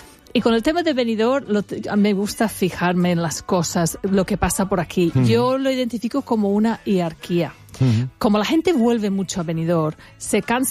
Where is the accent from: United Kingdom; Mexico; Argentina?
United Kingdom; England; moved away; Yo era pequeña, y date cuenta que llevo 40 años viviendo aquí, pero cuando era pequeña y vivía en Inglaterra